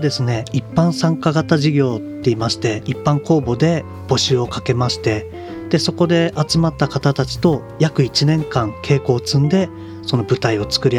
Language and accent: Japanese; Fukushima, Japan; やっぱり僕たち その地元福島の皆さんもやっぱりこういうすごい苦しみの中で今でも生きてると思うんですけど